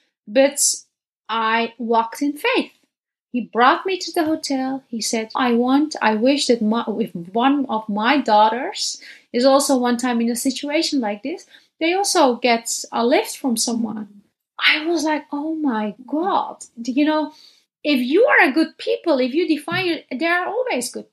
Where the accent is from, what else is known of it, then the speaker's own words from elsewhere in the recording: Netherlands; also born or lived in Denmark / Istanbul; But beside living in Denmark, Istanbul, and of course I'm from Netherlands